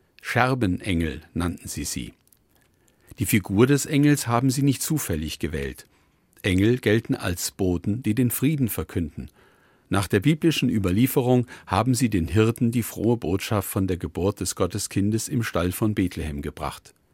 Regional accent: Fulda, Hesse, Germany; Ein solches begegnet mir, wenn ich zu Fuß in meiner Heimatstadt Fulda unterwegs bin.

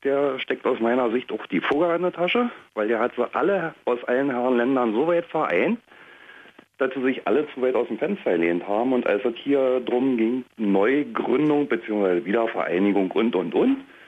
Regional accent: Berlin, Germany; also born or lived in Franconia; ich komme aus dem Westsektor, bin eigentlich gebürtiger Franke, bin hier als Kind im Alter von, weiß ich nicht, mal ein Dreivierteljahr nach Berlin verschleppt worden. Und zieh mir das hier seit 67 rin.

